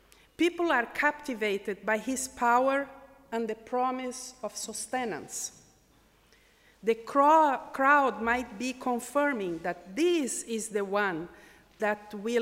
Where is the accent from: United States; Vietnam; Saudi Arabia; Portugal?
Portugal; accent: Portuguese; English is a second language; Metaphor. Metaphor. My Portuguese accent.